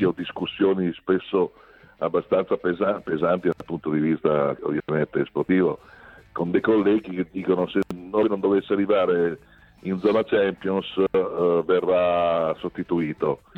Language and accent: Italian; Ferrara, Emilia-Romagna, Italy; Sapete tutti sanno che sono ferrarese.